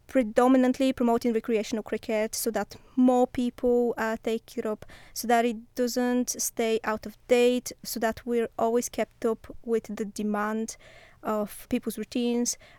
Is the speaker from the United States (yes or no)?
no; Bulgaria; now in United Kingdom; I'm originally from Bulgaria.